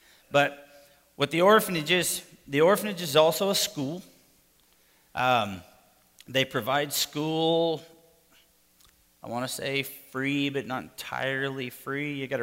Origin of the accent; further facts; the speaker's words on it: United States; Not only because I'm American and, you know, they know where the help's coming from